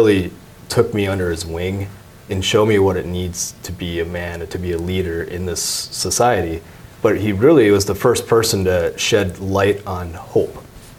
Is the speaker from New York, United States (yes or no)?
no; Minneapolis, Minnesota, United States; So my early life growing up, I grew up in North Minneapolis, which was very inner city at the time and still is.